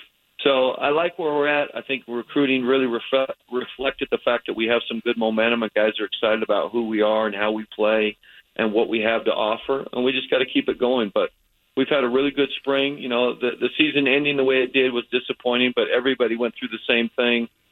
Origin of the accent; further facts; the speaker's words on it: Utah, United States; And, you know, growing up in Utah, so I'm sure the later.